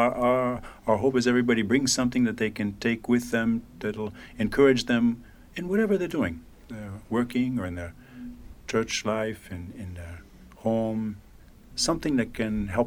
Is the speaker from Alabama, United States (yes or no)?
no; New York City, New York, United States; moved away as an adult; when I was 22, growing up in New York, I never dreamed I'd cross the Atlantic and live elsewhere.